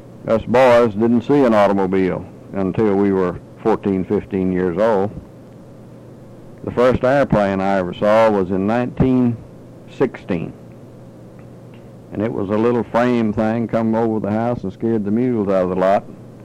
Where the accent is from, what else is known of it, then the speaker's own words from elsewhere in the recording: Guy, Texas, United States; born there; I was born in Guy, Texas, 1909.